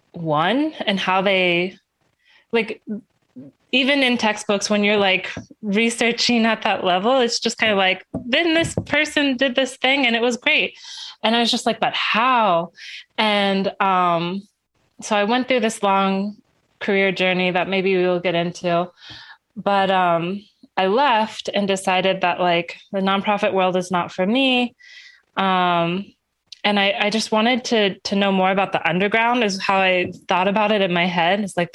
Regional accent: Houston, Texas, United States; And so I'm from Texas. I was born and spent half of my first years in Houston, Texas.

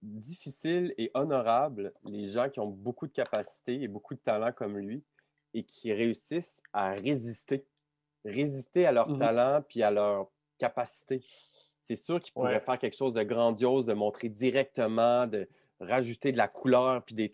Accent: Quebec City, Quebec, Canada; Là, je dois avouer à tout le monde, je viens de Québec.

